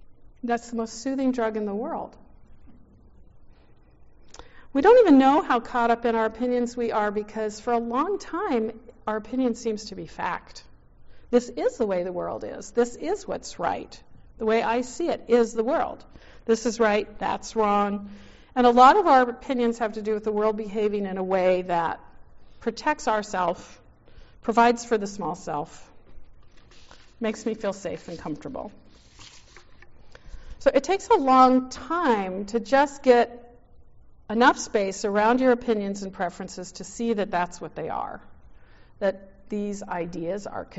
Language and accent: English; United States; But they say, where are you from? And we say, USA.